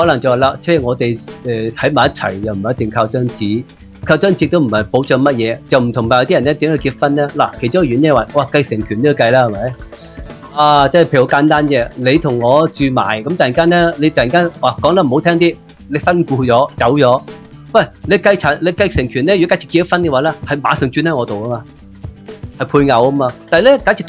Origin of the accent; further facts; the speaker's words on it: China; 我哋中國人咪叫國家嘅